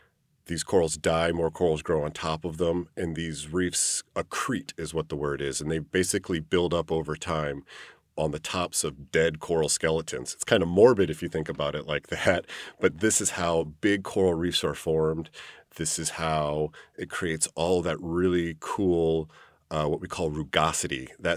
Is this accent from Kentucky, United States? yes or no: no; Omaha, Nebraska, United States; I'm originally from Omaha, Nebraska, so, you know, obviously I went into marine biology being from the middle of the United States.